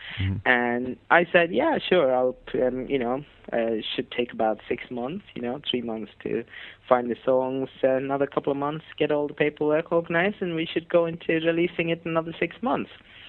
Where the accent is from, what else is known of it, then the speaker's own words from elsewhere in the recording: India; now in Singapore; me, and I'm Indian.